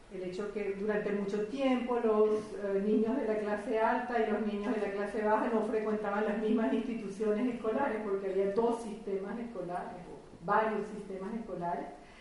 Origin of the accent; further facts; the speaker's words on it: Venezuela; now in France; aunque yo soy de origen venezolano, toda mi investigación la he hecho en Francia desde hace ya 25 años.